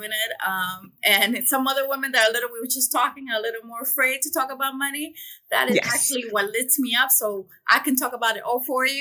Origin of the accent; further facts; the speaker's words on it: New York City, New York, United States; So I grew up in Harlem. Really, really very poverty neighborhood with a lot of very little resources.